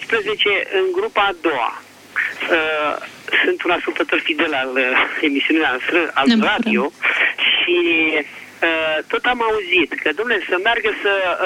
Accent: Bucharest, Romania; sunt din București

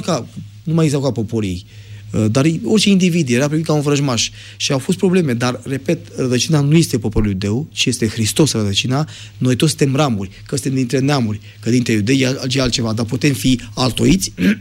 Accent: Romania; Eu sunt român

